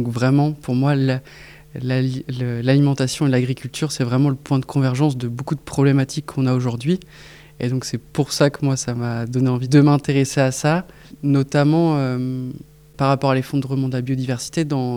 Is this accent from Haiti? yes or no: no; Angers, Pays de la Loire, France; j'ai 28 ans, je suis originaire d'Angers.